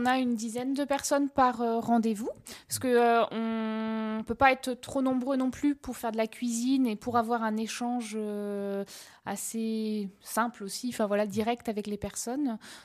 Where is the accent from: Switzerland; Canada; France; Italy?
France; Brittany; Je suis originaire de Bretagne.